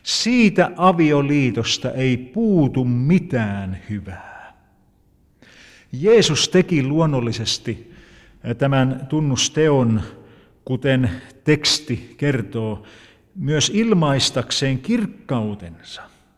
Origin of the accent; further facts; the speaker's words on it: Central Finland, Finland; Minun kotiseudullani Keski-Suomessa eräissä häissä pääsi käymään niin onnettomasti, että siellä loppui ruoka.